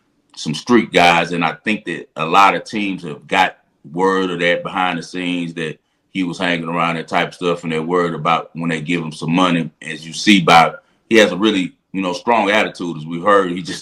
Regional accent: Monroe, Louisiana, United States; I grew up in Monroe, Louisiana, 45 minutes from the campus. We went to homecoming every year growing up.

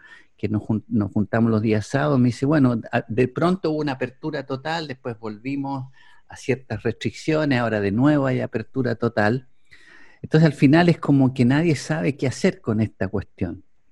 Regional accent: Chile; para mí me afectó mucho porque yo soy chileno.

